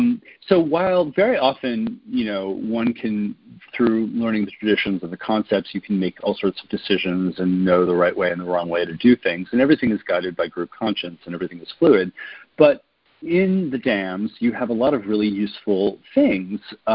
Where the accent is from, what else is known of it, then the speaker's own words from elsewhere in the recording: New York City, New York, United States; I come from New York City.